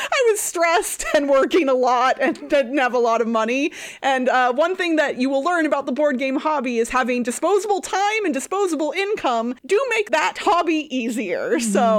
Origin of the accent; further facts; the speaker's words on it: Midwest, United States; now in Las Vegas, United States; I am 39 years old. I grew up in the Midwest, but I now live out in Vegas. So yeah, I had a traditional Midwestern upbringing